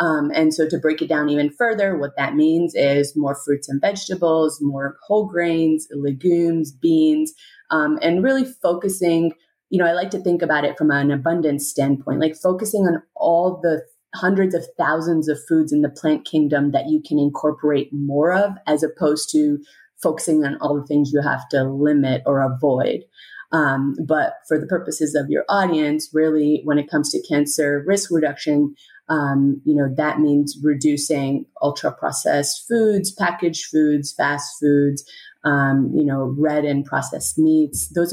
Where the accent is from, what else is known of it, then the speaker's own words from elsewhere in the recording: India; And then I'm Indian, so I would have to mention turmeric.